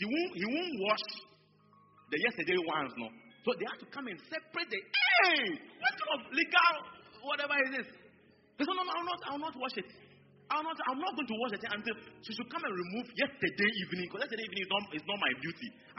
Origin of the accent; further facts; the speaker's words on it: Kumasi, Ashanti, Ghana; Me, I came from Kumasi, but you can't go anywhere.